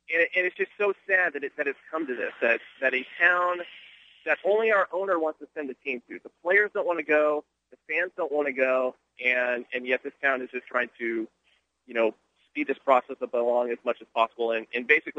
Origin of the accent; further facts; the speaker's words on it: California, United States; born there; I was born just outside Oakland, though.